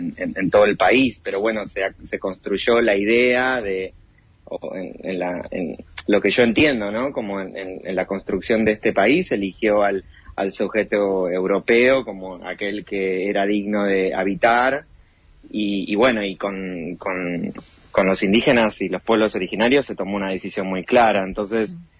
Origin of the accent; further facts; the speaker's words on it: Tartagal, Salta, Argentina; born there; Yo nací en Tartagal. No sé qué ascendencia indígena tengo